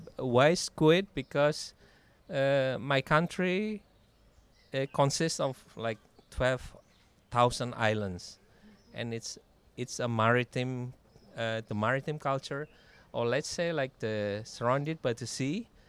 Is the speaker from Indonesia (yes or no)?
yes; Indonesia; now in Basel, Switzerland; from Indonesia. I've been living in Basel for 17 years.